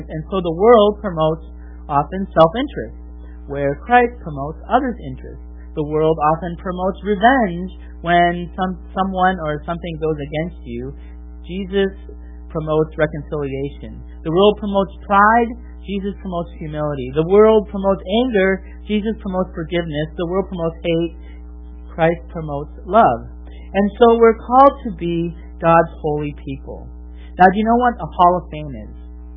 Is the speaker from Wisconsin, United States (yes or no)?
yes; Milwaukee, Wisconsin, United States; which I would know because Milwaukee, my hometown, is known for bowling.